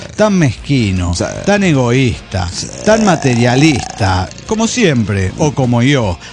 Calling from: San Luis, Argentina; de San Luis, Argentina.

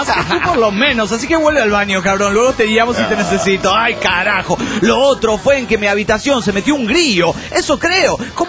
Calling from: Los Cabos, Baja California Sur, Mexico; de Los Cabos, Baja California Sur.

